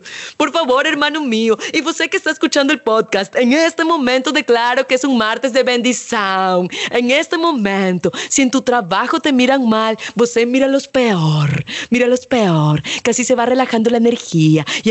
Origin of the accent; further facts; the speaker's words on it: Ecuador; me dicen, ¿de dónde eres? Y yo digo de Ecuador. Para empezar, como no ubican mucho nuestro acento, normalmente creen que somos venezolanos.